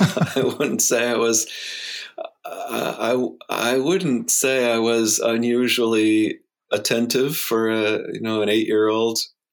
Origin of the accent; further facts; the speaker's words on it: Connecticut, United States; also born or lived in California; We moved a few times when I was a kid, so I grew up some in California, and then finished high school in Connecticut, or through fourth grade through high school in Connecticut. So I usually tell people I'm from Connecticut